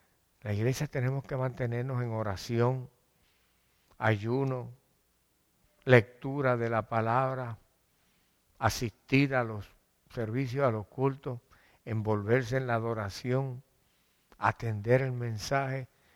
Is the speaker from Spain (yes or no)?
no; Caguas, Puerto Rico; now in United States; cada vez que paso por ese sitio, que no es aquí en Estados Unidos, es mi pueblo, ¿verdad? La capital del mundo. Si no lo sabían, Caguas es la capital.